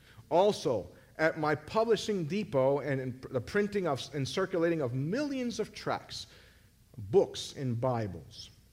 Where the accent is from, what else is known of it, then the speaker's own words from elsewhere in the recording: Puerto Rico; And I'm from Puerto Rico. We don't care about soccer.